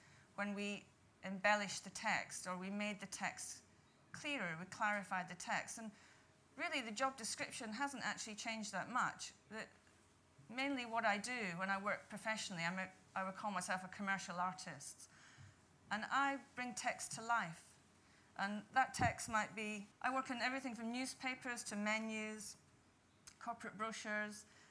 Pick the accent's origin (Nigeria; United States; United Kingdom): United Kingdom; Scotland; born there; moved away; also born or lived in London; So I was born in Scotland near Edinburgh